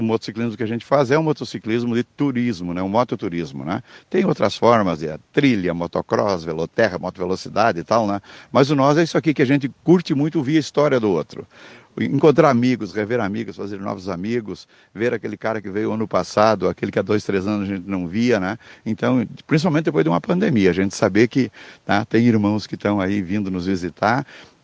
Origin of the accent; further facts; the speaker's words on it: Rio Grande do Sul, Brazil; nós, como gaúchos, temos que apresentar a nossa cultura para os irmãos que vêm de fora